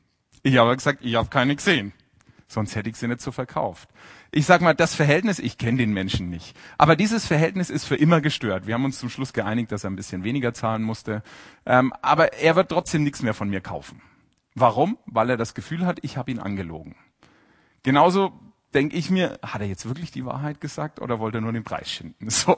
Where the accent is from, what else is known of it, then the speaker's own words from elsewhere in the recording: Bavaria, Germany; Ich bin Franke.